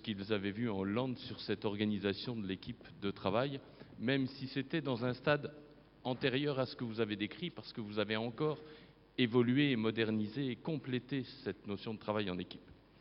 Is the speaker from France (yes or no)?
yes; France; Il me semble que chez nous, en France, on évoluera en termes d'équipe de travail autour du magistrat